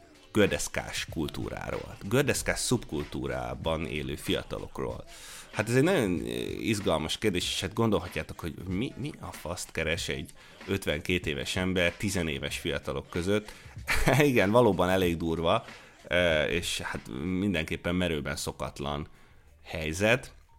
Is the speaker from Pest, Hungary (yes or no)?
no; Debrecen, Hajdú-Bihar, Hungary; És én debreceni vagyok, és emlékszem, mikor gyerekként